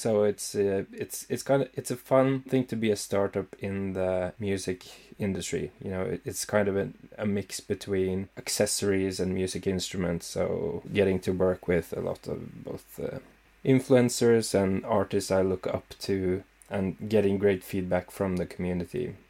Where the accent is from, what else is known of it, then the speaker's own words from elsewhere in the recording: Scotland, United Kingdom; I'm Scottish.